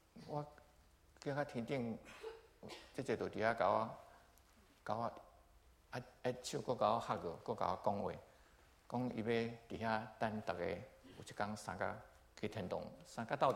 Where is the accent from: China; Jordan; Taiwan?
Taiwan; now in United States; 因为交杯的方式跟我们台湾人很像